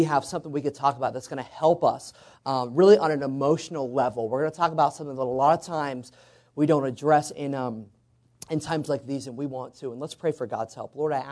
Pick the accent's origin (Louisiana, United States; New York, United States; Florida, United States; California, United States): California, United States; Fairfield; I'm from Fairfield, California.